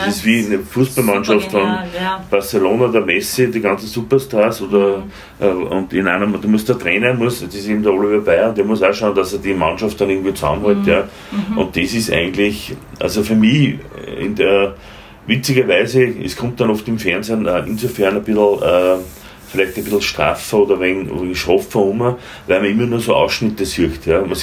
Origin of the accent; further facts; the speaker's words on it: Linz, Upper Austria, Austria; Oder als Linzer werde gegen die Wiener.